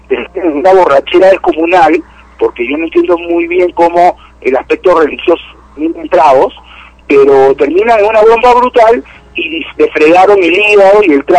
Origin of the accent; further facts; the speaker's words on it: Peru; eso va a hacer de que en lugar que sea algo positivo para nosotros como peruanos